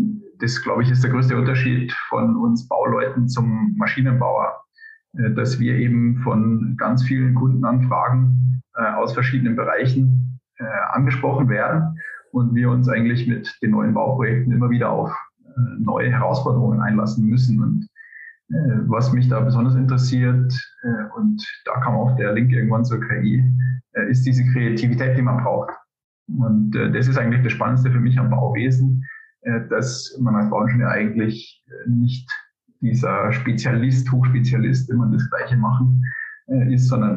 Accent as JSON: {"language": "German", "region": "Bavaria", "country": "Germany", "tie": "born or raised there", "also_born_or_lived": "United States", "moved": "as an adult", "lives_now": "Zurich, Switzerland", "said": "ich komme eben aus der Oberpfalz, habe da 25 Jahre mehr oder weniger gelebt und habe mich nach der Promotion im Endeffekt entschlossen, ins Ausland zu gehen, war in den USA. Bin jetzt aktuell in Zürich"}